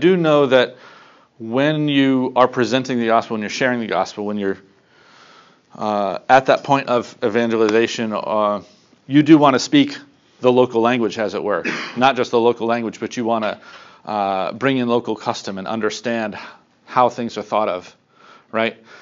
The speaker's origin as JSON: {"language": "English", "country": "United States", "said": "I'm fully American, and I'm fully a Christian."}